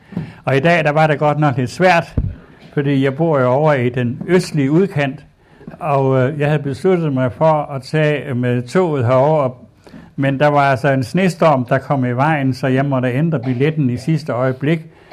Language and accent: Danish; West Jutland, Denmark; Og så fortalte hende, at jeg kommer fra Vestjylland.